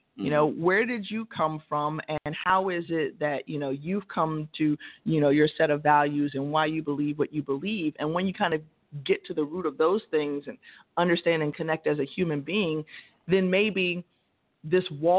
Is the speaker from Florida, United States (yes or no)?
yes; Tampa, Florida, United States; I grew up right here in Tampa, as I mentioned, West Tampa Boys and Girls Club and Zonta Boys and Girls Club were the branches that I attended.